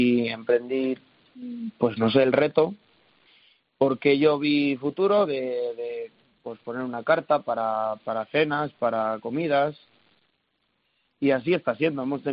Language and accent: Spanish; Mojados, Castile and León, Spain; Yo he vivido siempre en Mojados, yo soy de Mojados